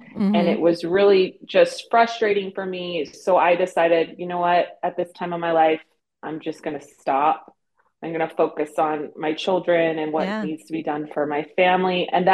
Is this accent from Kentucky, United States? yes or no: no; California, United States; I met someone on the East Coast, and I said, oh, I'm from California.